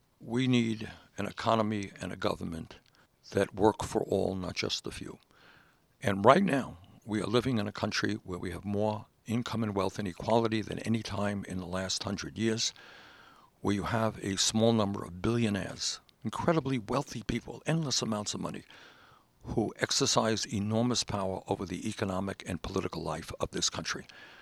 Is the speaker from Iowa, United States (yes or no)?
no; Brooklyn, New York, United States; when I was a kid growing up in Brooklyn, it was like a family.